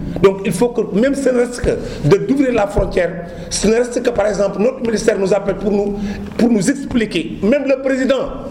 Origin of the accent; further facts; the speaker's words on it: Senegal; Nous sommes des Sénégalais, on a des droits dans ce pays.